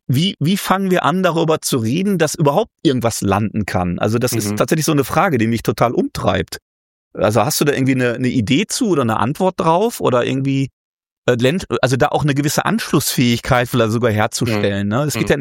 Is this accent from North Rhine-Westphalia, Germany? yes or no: yes; North Rhine-Westphalia, Germany; ich komme aus dem Ruhrgebiet